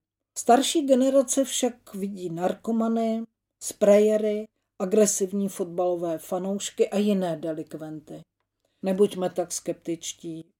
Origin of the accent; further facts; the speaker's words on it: Prague, Czechia; Jako rodilá Pražačka, pracující pár kroků od Václavského náměstí